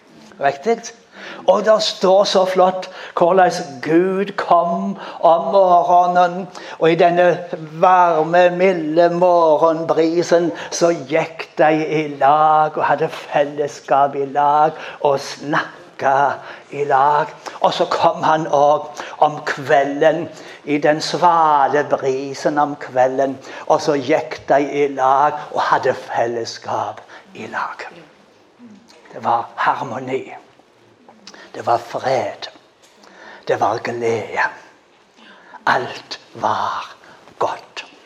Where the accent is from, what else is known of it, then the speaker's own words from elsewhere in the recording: Rogaland, Norway; now in Bergen, Norway; som dere hører, så er jeg vestlending, nærmere bestemt Jerbu. Så jeg er fra Stavangerkanten, men nå bor vi i Bergensområdet. Og det betyr at vi snakker skikkelig norsk.